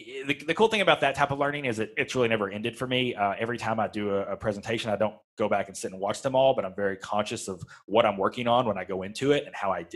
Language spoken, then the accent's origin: English; Kentucky, United States; Like I'm a kid from West Kentucky